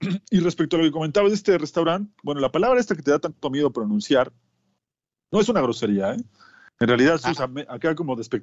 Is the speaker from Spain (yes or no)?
no; Mexico; como buen mexicano, si pasas por allá y te dicen que hay fiesta, vas